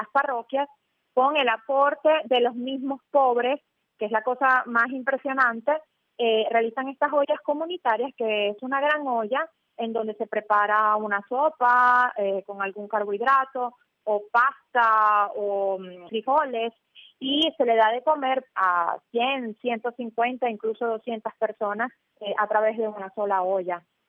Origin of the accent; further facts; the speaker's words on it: Venezuela; yo como venezolana, que crecí en un país completamente diferente, jamás imaginé que iba a ver.